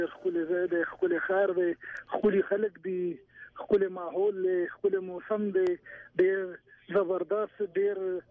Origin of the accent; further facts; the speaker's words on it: Khyber Pakhtunkhwa, Pakistan; موږ د پښتونخوا یو دی